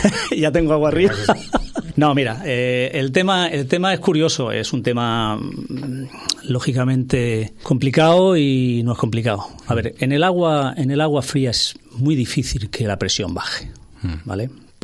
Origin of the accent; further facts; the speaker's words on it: Region of Murcia, Spain; now in Alicante, Spain; mi padre se vino en el año 60 aquí a Alicante. Nosotros somos de Murcia. Año 60 aquí a Alicante. Y está en Alicante los mismos años que tengo yo, 57.